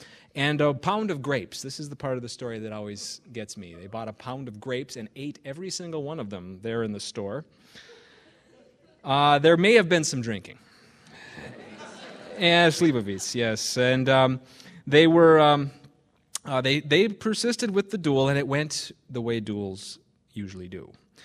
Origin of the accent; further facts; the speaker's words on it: Hibbing, Minnesota, United States; born there; I was born in Hibbing in the Old General Hospital, one of the last of those babies born in the Old General Hospital downtown